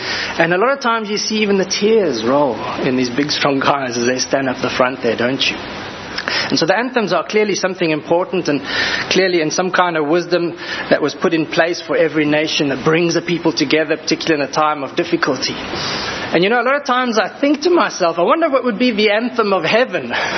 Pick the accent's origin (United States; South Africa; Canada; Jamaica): South Africa; everywhere I go as a South African, I get asked the question